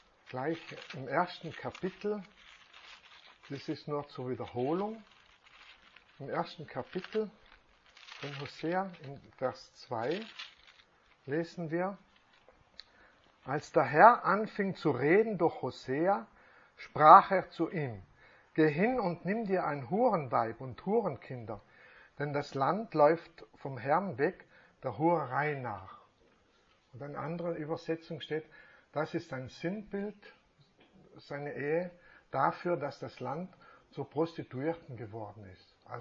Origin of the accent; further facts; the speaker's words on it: Trentino-Alto Adige, Italy; Ich komme aus dem Finchgau, ja? Und Finchgau ist das Land, das Tal mit wirklich verschiedenen Prägungen.